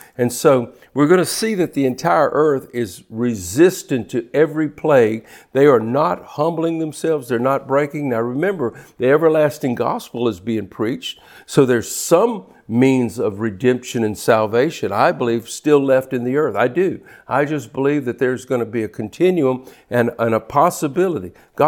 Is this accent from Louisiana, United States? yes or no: yes; Louisiana, United States; we're from South Louisiana. We eat frogs. We eat frog legs.